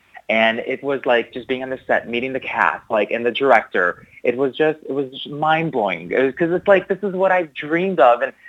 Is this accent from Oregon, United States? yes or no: no; Chicago, Illinois, United States; because growing up in Chicago, I would go to the taping twice a year